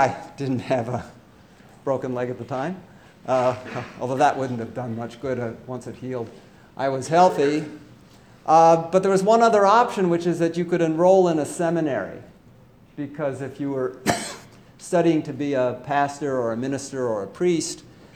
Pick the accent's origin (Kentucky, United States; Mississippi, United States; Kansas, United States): Kansas, United States; Lawrence; And I grew up in Lawrence, Kansas, which is the town where the University of Kansas is located. I was raised in a super academic family.